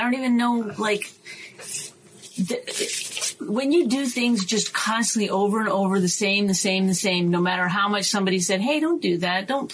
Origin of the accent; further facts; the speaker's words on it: Canada; I'm Canadian.